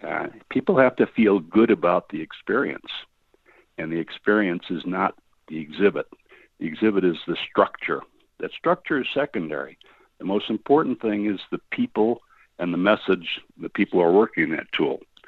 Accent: United States; There's so many American companies, and I'm an American, so I can't act like writing a book of this nature that it applies to everybody equally.

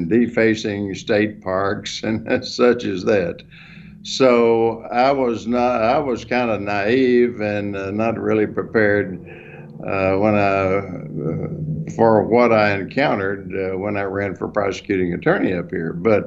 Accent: Nashville, Arkansas, United States; I went back to my hometown in Nashville, Arkansas, which is down in the southwest part of the state, small town in a rural community. I was raised on a farm

